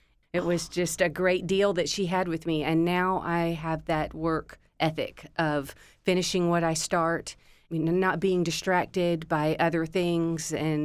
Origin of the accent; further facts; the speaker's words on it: Rome, Georgia, United States; I grew up in Rome, Georgia. It's a small town.